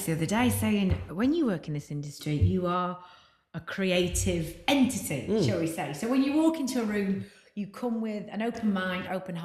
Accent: United Kingdom; I mean, we're British, we all have a good moan

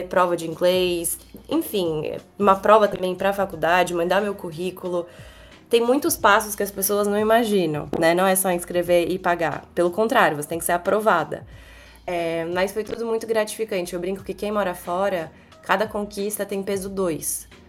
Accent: Brazil; sou brasileira 100%, vamos correr atrás.

